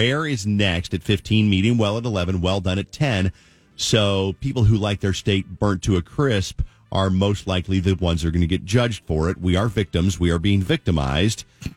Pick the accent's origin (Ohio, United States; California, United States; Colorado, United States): Colorado, United States; Yeah, well, because I was from Colorado and I was a hillbilly.